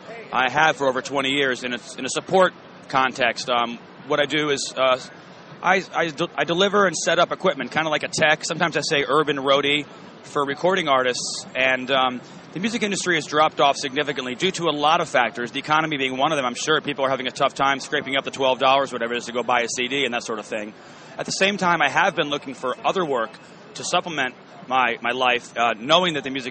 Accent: New York City, New York, United States; I am from New York. I live in Elmhurst, Queens.

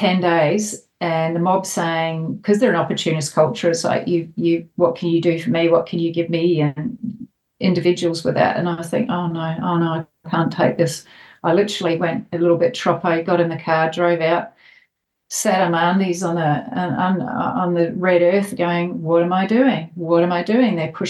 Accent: New Zealand; I grew up in New Zealand, so not Australia. I'm a New Zealander.

